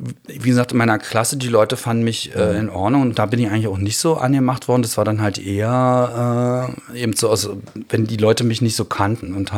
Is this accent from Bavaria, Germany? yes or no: no; Berlin, Germany; ich bin in Haselhorst groß geworden.